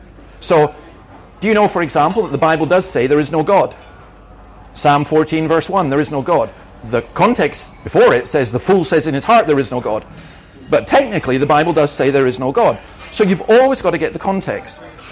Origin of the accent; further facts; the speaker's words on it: Scotland, United Kingdom; I'm Scottish and I live in a miserable, dark climate